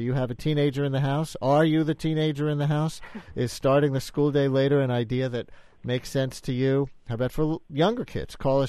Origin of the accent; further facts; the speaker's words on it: Queens, New York, United States; I grew up in New York City here in Queens, right? So at my high school, there were three shifts because it was so crowded.